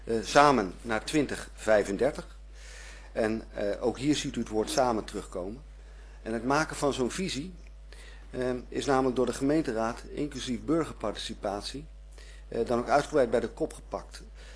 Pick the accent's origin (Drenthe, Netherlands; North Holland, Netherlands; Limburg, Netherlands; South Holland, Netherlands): North Holland, Netherlands; Haarlem; En ooit behoorde Zuid-Schalkwijk, waar ik ben opgegroeid, ook bij onze gemeente.